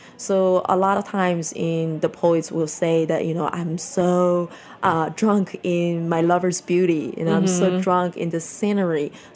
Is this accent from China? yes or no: yes; northern China, China; I grew up in northern China. Mm-hmm. So my hometown region actually does not produce tea.